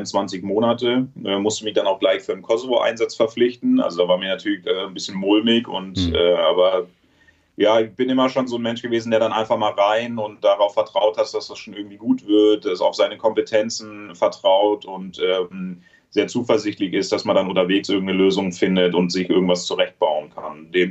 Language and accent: German; Trier, Rhineland-Palatinate, Germany; moved away as an adult; ich bin jetzt 37, habe das sehr kompakt alles reingepackt. Aber das war natürlich, ich bin mit 18 bin ich ja aus Trier, aus meiner Heimat raus, erstmal zur Bundeswehr